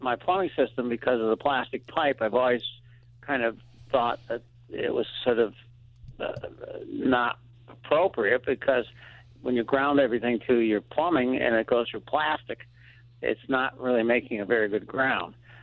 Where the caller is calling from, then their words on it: Hebron, New York, United States; I'm calling from Hebron or Salem, New York.